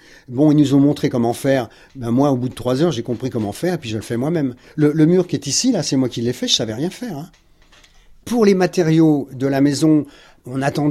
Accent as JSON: {"language": "French", "region": "Brittany", "country": "France", "said": "moi, j'ai demandé la Bretagne, parce qu'on est breton, et on a décidé avec Brigitte de vivre en pleine campagne."}